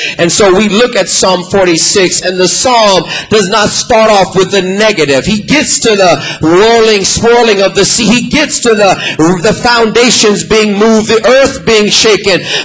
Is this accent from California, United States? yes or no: yes; Los Angeles, California, United States; I'm from California, I'm a native of Los Angeles. We have earthquakes, hundreds of them every single day.